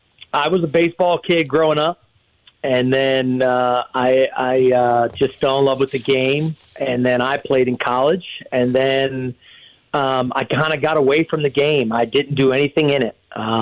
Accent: Pasadena, Maryland, United States; Yeah, I mean, I'm an Anne Arundel County boy. I grew up in Pasadena, Maryland. I went to Chesapeake High

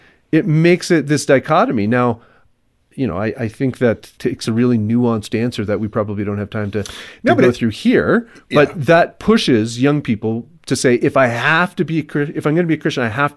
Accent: Canada; I'm from Canada.

